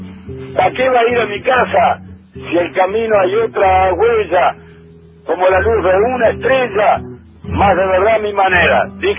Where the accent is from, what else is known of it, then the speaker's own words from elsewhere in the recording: Uruguay; now in Argentina; Yo conozco todo el país, yo soy uruguayo.